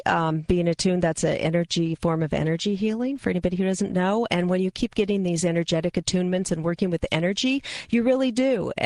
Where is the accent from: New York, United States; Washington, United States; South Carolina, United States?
Washington, United States; Federal Way; My hometown. I'm from Federal Way.